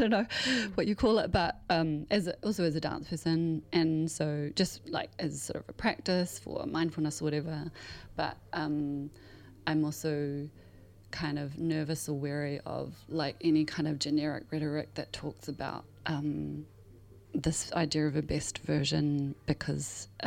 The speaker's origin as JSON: {"language": "English", "region": "Auckland", "country": "New Zealand", "tie": "born or raised there", "said": "because it's my hometown"}